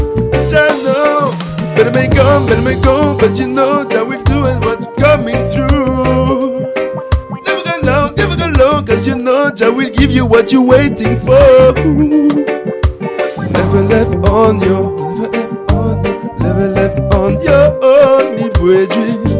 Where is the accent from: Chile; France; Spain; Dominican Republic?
France; Yo vengo de Francia, ¿no? Y conozco Francia y España. Francia y Barcelona, mejor dicho.